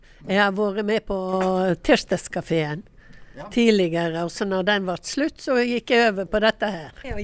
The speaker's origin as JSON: {"language": "Norwegian", "town": "Voss", "region": "Vestland", "country": "Norway", "moved": "as an adult", "lives_now": "Toten, Norway", "said": "Jeg kommer fra Voss og kom hit som pensjonist."}